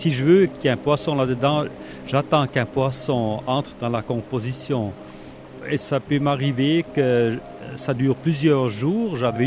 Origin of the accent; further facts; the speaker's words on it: Fribourg, Switzerland; comme je suis né de Fribourg, j'ai fait l'école en Basse-Ville.